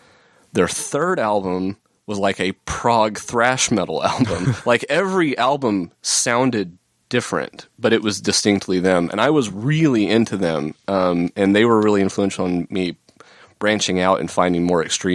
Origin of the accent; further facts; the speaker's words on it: Dallas, Texas, United States; I grew up in Dallas, and in the DFW area at that time.